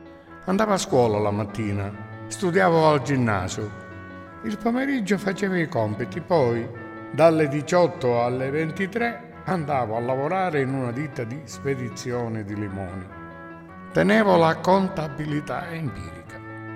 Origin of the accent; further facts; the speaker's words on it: Ali Terme, Sicily, Italy; moved away; E ormai io sono forestiero al mio paese. Ad Aliterme, provincia di Messina, dove manco da 50 anni, dove vive ancora mia madre.